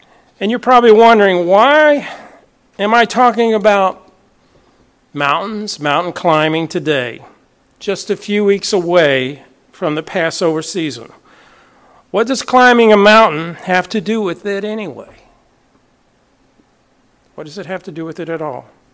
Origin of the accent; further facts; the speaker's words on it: Tennessee, United States; You know, growing up in East Tennessee as a child and a teenager, one of the things I loved to do was go mountain climbing.